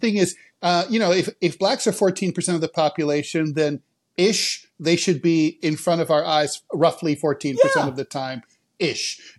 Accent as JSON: {"language": "English", "town": "Dayton", "region": "Ohio", "country": "United States", "tie": "born or raised there", "said": "I grew up in Dayton, Ohio. And there's something to that."}